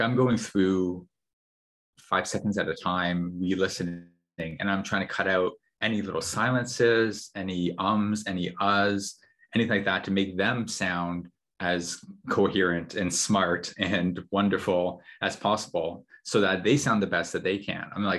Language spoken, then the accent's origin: English; Canada; first favorite wrestler, Bret Hart, because born and raised in Canada in the 90s, you know, like I was 11 when he was doing the anti-American gimmick, and like all of Canada was worshiping at his feet at that time.